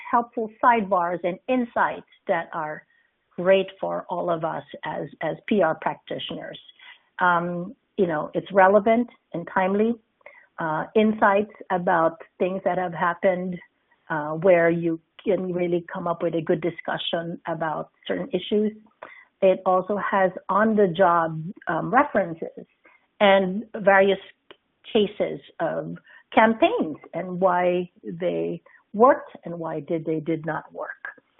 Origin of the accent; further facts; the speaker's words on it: California, United States; I come from Silicon Valley, and San Jose State is just a couple of miles away from my house.